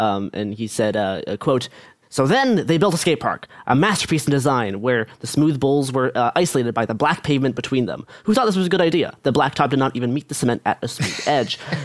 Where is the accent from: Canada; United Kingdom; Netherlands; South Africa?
Canada; the Prairies; I grew up in the prairies. I grew up in the prairies of Canada.